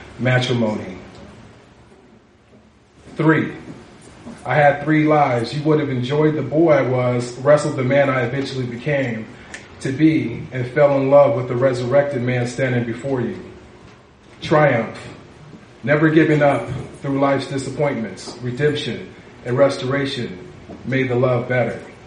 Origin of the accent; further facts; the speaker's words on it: Riverside, California, United States; I'm from Riverside, born and raised, so it's just good to be in the city. Flew in from Oregon